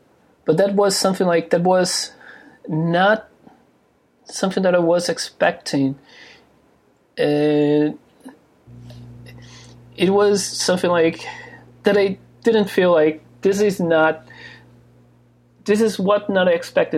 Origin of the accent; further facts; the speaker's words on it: Brazil; moved away as an adult; now in United States; since I moved to the US, I'm from Brazil. Since I moved to the US a couple years ago